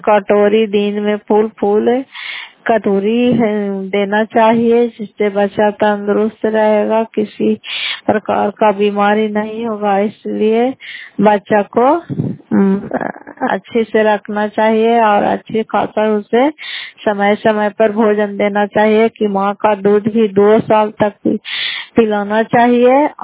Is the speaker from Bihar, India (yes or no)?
yes; Fatehpur, Bihar, India; घर फतेहपुर, पंचायत मकरौता, जिला नालंदा, कराय पसरा ब्लॉक की निवासी हूँ।